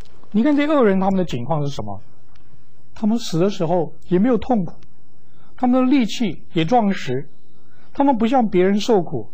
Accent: China; 好像我们中国人讲到说，这个人他可以寿终正寝，而不是死于非命。

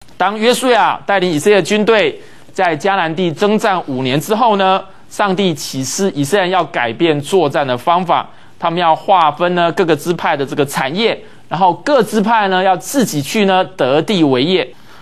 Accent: China; 我是中国人，所以我在这里。

